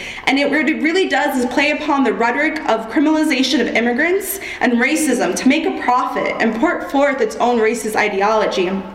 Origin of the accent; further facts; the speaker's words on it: Texas, United States; I grew up in Texas, so I'll speak a little bit about that in terms of like a local level